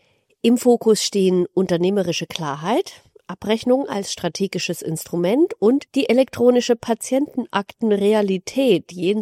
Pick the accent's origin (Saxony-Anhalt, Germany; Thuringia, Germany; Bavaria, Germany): Thuringia, Germany; Ich bin in Thüringen geboren und aufgewachsen. Da liegt natürlich mein Herz.